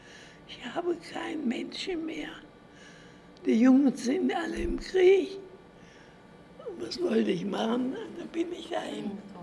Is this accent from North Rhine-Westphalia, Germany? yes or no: no; Thuringia, Germany; born there; Ich bin bei Gotha.